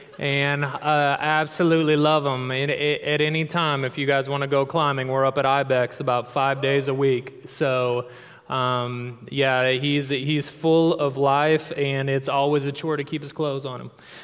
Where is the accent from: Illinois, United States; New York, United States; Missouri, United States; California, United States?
Missouri, United States; St. Louis; also born or lived in Texas; now in Kansas City, United States; Born and raised in St. Louis. Cheers. And lived in Texas for 15 years and then just moved to Kansas City a couple years ago.